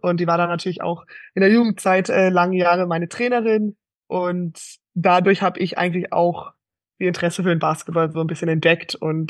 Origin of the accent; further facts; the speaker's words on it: United States; moved away as an adult; now in Germany; Ich bin nämlich davor aus Amerika erst gekommen. Ich bin in Amerika aufgewachsen, habe da meine Schulzeit absolviert, habe dann auch mein Studium in Amerika gemacht